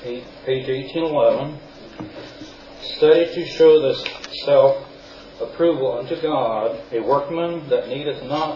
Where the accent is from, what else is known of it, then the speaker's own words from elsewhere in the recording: Packwood, Iowa, United States; I'm from Packwood, Iowa, which is, if you look at the state of Iowa, the horizontal line at the bottom, and over here in the corner is a little hanging down part. Well, right there in that corner is where we're at.